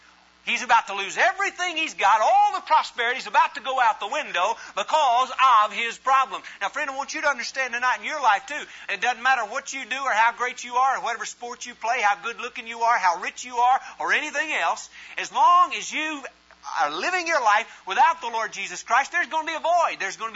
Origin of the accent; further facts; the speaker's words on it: Texas, United States; moved away as an adult; I'm from Texas, too. I moved from Texas 2 years ago, so I can do that.